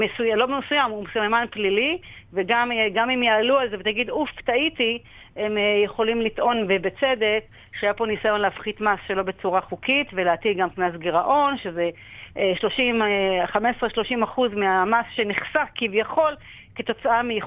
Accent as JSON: {"language": "Hebrew", "town": "Kiryat Shmona", "region": "Northern District", "country": "Israel", "tie": "born or raised there", "said": "כן. איפה שגדלתי, אני מעבירה את מרכז הכובד שלי לקריית שמונה"}